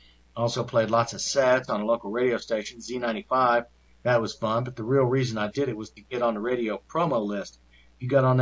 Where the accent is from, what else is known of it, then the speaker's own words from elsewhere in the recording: Corpus Christi, Texas, United States; When I was a kid growing up in Corpus Christi, we used to travel about an hour north to visit … in the town of Beeville.